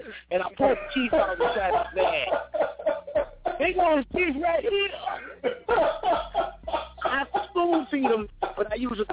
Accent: Bronx, New York, United States; I said, I'm from the Bronx. I lived in Queens. I lived in Brooklyn.

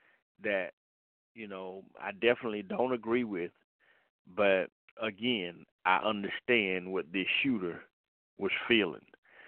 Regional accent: Atlanta, Georgia, United States; I know when we were growing up in Atlanta, in the heart of Atlanta, I grew up in the northwest part of Atlanta. And I mean, I grew up in a tough neighborhood.

